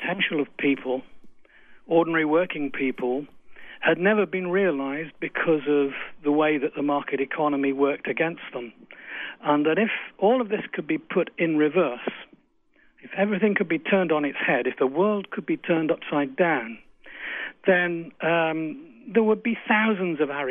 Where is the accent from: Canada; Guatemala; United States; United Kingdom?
United Kingdom; being British with all of our saga of the hacking of emails and telephones going on in our country at the moment